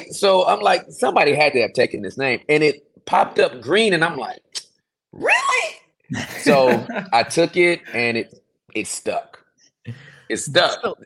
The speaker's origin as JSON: {"language": "English", "town": "Inglewood", "region": "California", "country": "United States", "tie": "born or raised there", "lives_now": "Texas, United States", "said": "But I'm originally from Cali, born and raised, Inglewood. But I've been out in Texas since 97."}